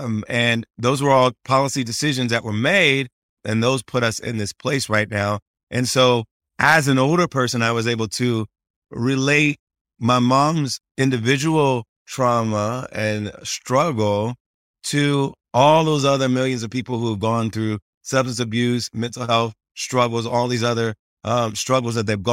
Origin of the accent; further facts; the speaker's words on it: Ohio, United States; I had played and sang a lot growing up in Ohio, played in church a lot.